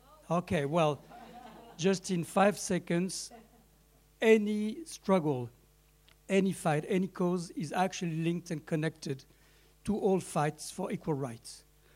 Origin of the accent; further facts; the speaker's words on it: western France, France; puisque je suis moi-même de l'Ouest.